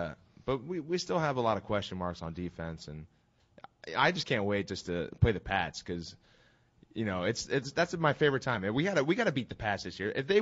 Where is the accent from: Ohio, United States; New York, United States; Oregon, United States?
Ohio, United States; I'm from Ohio.